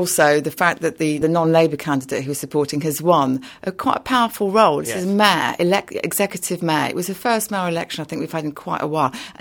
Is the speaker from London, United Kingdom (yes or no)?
yes; London, United Kingdom; for me as a Londoner, speaking, you know, as a person, it is cheering to hear the London mayor say he wants to keep the diversity in London.